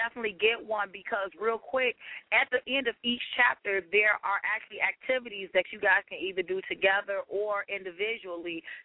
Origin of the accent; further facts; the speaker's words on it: Chicago, Illinois, United States; I'm from Chicago, and so it's a lot of different churches that I'm partnering